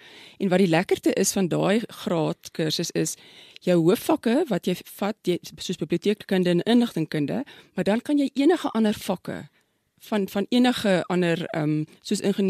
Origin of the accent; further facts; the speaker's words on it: Strand, Western Cape, South Africa; also born or lived in Pretoria; Is toch interessant, ek is in Pretoria gebore, maar ons is toe in die strand het ek groot geword